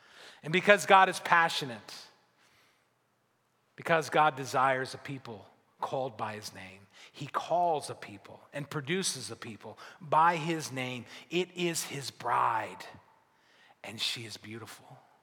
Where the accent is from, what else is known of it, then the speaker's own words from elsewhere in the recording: Pittsburgh, Pennsylvania, United States; Pittsburgh is my home, my hometown. I love it.